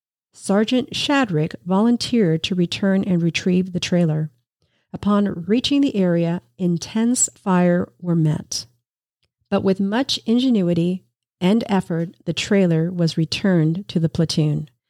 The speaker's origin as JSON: {"language": "English", "town": "New York City", "region": "New York", "country": "United States", "tie": "born there", "said": "And so later he, you know, he worked and he had his family, and I was born in New York City, but he finally had his dream fulfilled."}